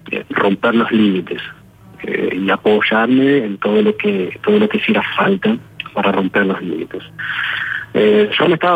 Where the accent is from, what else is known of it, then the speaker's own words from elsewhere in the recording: Uruguay; Mi sueño es grabar en mi país, en Uruguay.